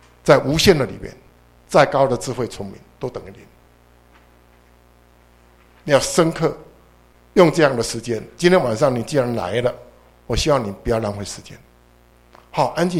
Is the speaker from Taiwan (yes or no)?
yes; Taiwan; 过去啊，我是台湾来的。